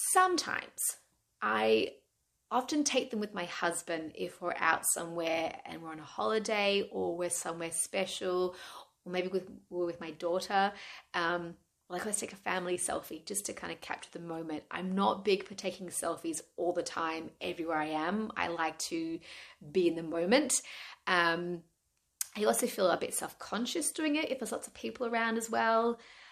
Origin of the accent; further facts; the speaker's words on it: Australia; I am Australian.